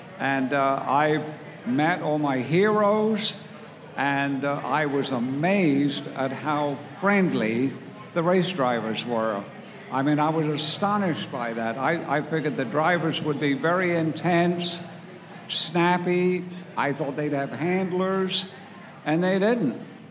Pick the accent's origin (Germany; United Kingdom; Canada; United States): United Kingdom; England; And I was born and raised in England